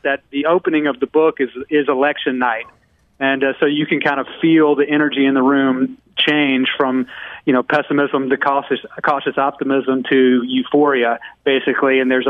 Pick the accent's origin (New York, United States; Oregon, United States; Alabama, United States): Alabama, United States; I'm from Alabama, and I owned a news outlet in Alabama, covered Jeff Sessions for many years.